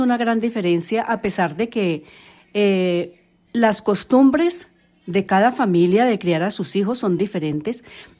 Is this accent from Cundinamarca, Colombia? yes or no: no; Cali, Valle del Cauca, Colombia; moved away as an adult; now in United States; Bueno, soy de Cali, Colombia. Mi infancia fue bonita. Me crié con mis abuelos.